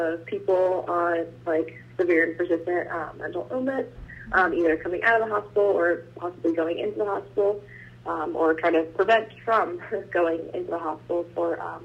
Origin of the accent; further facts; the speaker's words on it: Toms River, New Jersey, United States; So I grew up in Toms River, New Jersey, which is a little bit north of you guys.